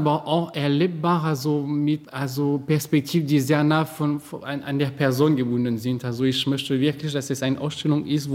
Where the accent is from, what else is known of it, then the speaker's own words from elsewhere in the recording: Bremen, Germany; also ich komme nicht aus Göttingen, sondern aus Bremen. Und habe erstmal in Grone gewohnt